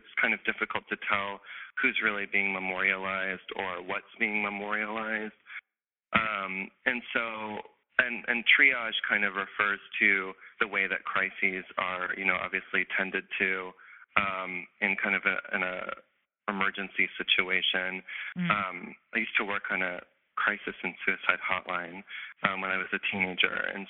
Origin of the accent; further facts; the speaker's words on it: St. Louis, Missouri, United States; I'm from St. Louis.